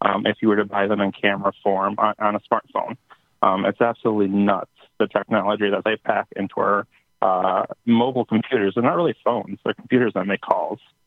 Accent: Baraboo, Wisconsin, United States; I remember growing up in Baraboo, Wisconsin, with those candy cigarettes running around the streets, capping off those guns.

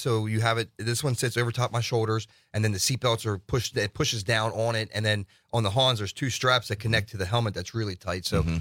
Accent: Hagerstown, Maryland, United States; Yeah, Hagerstown, Maryland. So we get some cold.

